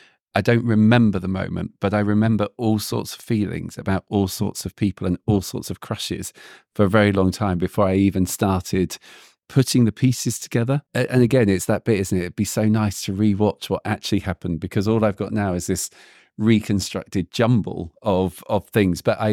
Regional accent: South West England, United Kingdom; And we grew up in Cornwall, very small village.

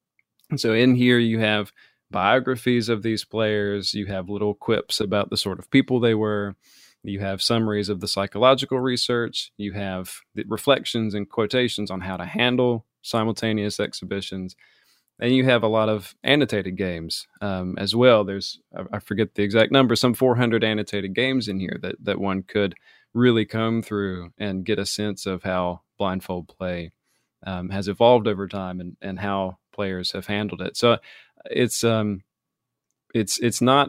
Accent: Appalachia, United States; growing up in Appalachia, you don't really come across many chess clubs.

